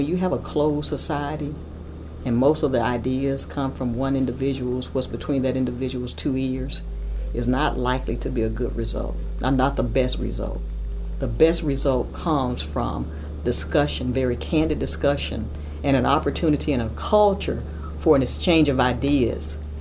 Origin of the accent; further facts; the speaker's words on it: Jackson, United States; I grew up in Jackson. I know a lot of people.